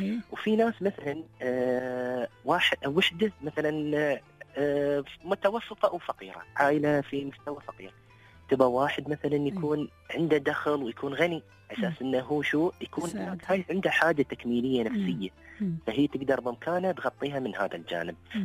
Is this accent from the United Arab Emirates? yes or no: yes; Dubai, United Arab Emirates; يعني مثلا أنا من دبي، خلني أخذ من بنات أهل دبي، ما يحتاج أسير الشاردة أو الإمارات الثانية